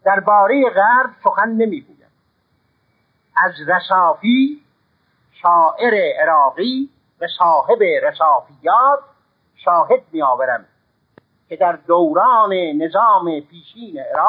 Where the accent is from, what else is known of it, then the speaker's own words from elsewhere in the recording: Tabriz, East Azerbaijan, Iran; از دوران کودکی خود بیاد دارم که در زادگاه من تبریز مردم کوچه و بازار این مشرع را به کنایت به کار می بردند